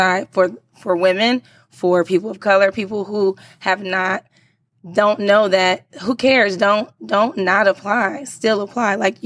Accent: California, United States; now in Dallas, United States; I didn't know anybody here. I'm from California.

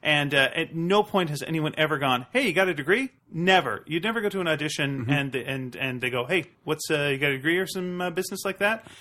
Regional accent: Canada; I'm Canadian. I apologize at least three times a day.

